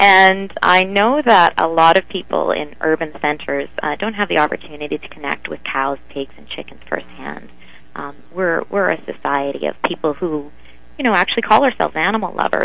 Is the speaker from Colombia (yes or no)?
no; Manitoba, Canada; I'm come from Manitoba, which is farm country